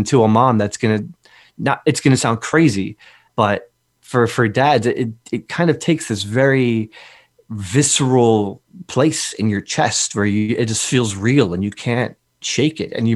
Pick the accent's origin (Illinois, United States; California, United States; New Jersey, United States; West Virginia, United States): New Jersey, United States; Newark; I grew up in Newark, New Jersey in the 90s, which is very scary place to be in the 90s.